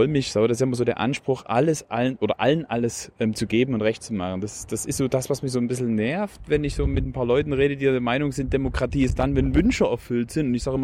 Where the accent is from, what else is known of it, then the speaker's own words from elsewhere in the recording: Plauen, Saxony, Germany; born there; Ich bin in Plauen im Vogtland geboren. Komm aus einer kirchlichen Familie